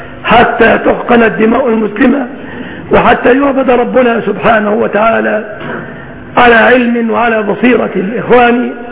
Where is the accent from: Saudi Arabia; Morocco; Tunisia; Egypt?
Egypt; بلادنا مصر